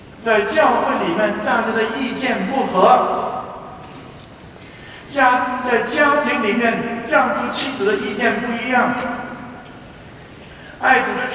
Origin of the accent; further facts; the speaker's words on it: Beijing, China; 我是生长在北京，但是我的老家是河北保定，所以我也知道一些乡下的情形。